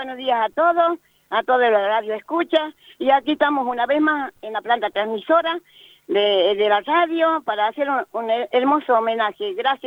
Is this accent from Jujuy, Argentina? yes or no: yes; Cieneguillas, Jujuy, Argentina; yo represento a La Puna, Salto Jujeña, soy de allá de Cieneguillas, departamento Santa Catalina, más conocida como la Laguna de Pozuelo.